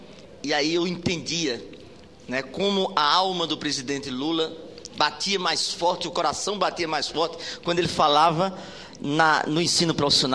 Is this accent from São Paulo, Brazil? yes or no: no; Paraíba, Brazil; Eu venho da Paraíba.